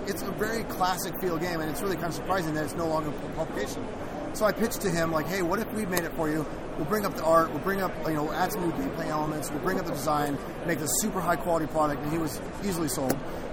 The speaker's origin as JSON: {"language": "English", "town": "Seattle", "region": "Washington", "country": "United States", "said": "And then we're from Seattle, so there's so many game conventions in that area."}